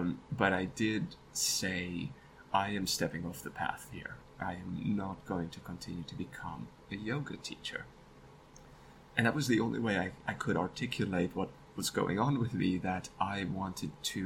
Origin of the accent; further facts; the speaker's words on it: South Africa; But I was born in South Africa, pre-end of apartheid South Africa. And that, you know, that has an impact on a person. But the majority of my life, I lived in post-apartheid South Africa.